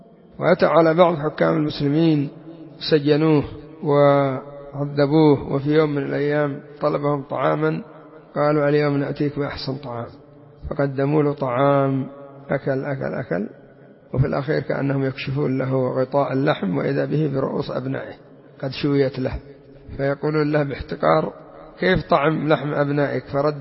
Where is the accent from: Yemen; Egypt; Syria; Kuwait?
Yemen; سواء عندنا في اليمن أو في العراق أو في سوريا أو في لبنان، أينما وجدت الرافضة تسلطوا على المسلمين